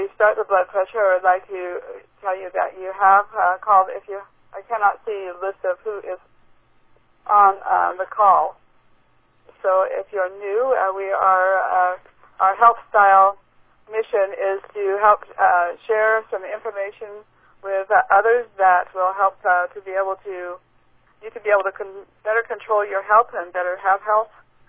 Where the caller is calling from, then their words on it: Portland, Oregon, United States; So good morning, everyone. I'm calling you from Portland, Oregon.